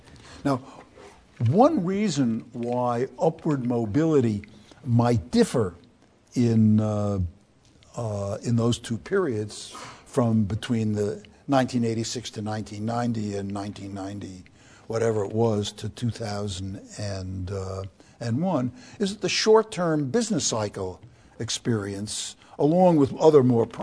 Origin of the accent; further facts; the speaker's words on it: United States; It's interesting to me as an American that the U.S., which prides itself on rags-to-riches stories, provides the least upward mobility of these countries.